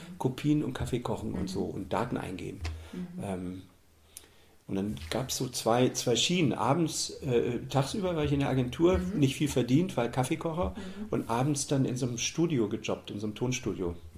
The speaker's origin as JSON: {"language": "German", "region": "East Germany", "country": "Germany", "tie": "born or raised there", "said": "Ich bin ja in der DDR groß geworden."}